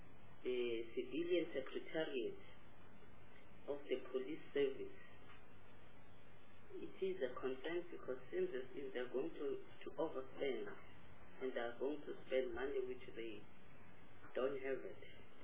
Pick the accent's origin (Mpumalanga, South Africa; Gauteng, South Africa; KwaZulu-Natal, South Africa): Mpumalanga, South Africa; Chairperson, I'm from Mpumalanga.